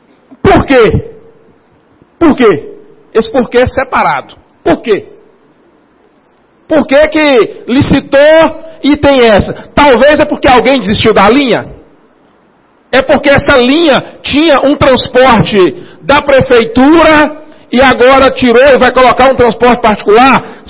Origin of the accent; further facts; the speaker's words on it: Minas Gerais, Brazil; Uai, e falo uai porque eu sou mineiro mesmo, uai.